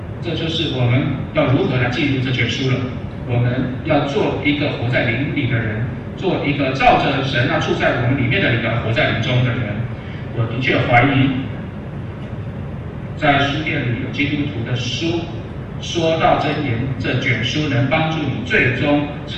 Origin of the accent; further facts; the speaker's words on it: China; 你们知道我从中国来